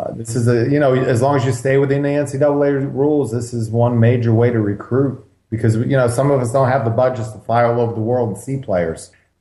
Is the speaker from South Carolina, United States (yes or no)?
yes; Clemson, South Carolina, United States; You know, I grew up in Clemson, South Carolina.